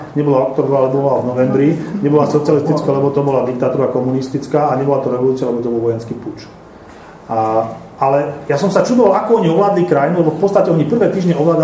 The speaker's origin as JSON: {"language": "Slovak", "town": "Prešov", "region": "Prešov Region", "country": "Slovakia", "said": "Ja som z Prešova. Prešov je na 97% slovenský."}